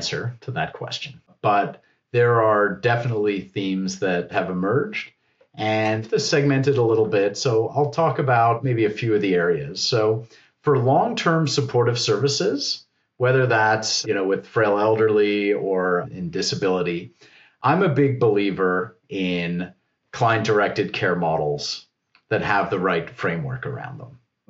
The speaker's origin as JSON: {"language": "English", "country": "Canada", "said": "You know, as a Canadian, we've got 13 different health systems."}